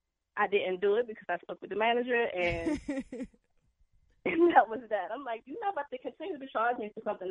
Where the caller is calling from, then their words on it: Maryland, United States; I'm calling from Maryland.